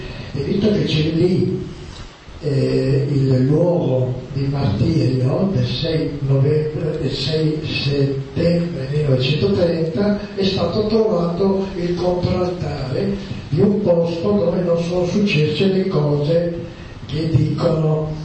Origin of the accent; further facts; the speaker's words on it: Trieste, Friuli-Venezia Giulia, Italy; Buonasera, io vengo da Trieste, faccio ricerca anch'io sulle foibe